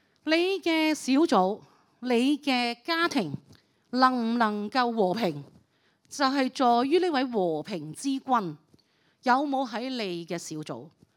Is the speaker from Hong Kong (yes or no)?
yes; Hong Kong; 其实英国的教会怎么去面对着我们香港人